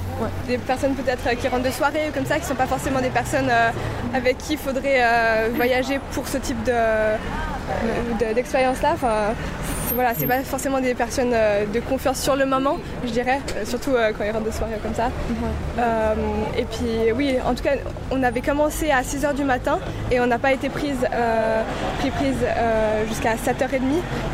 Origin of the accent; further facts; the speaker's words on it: Switzerland; Surtout, on est suisse, du coup, il y a un peu le cliché